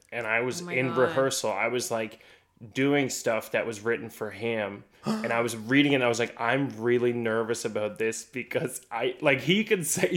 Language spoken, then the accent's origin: English; Newfoundland and Labrador, Canada; And I'm a Newfoundlander, so I was like breastfed on bad rum.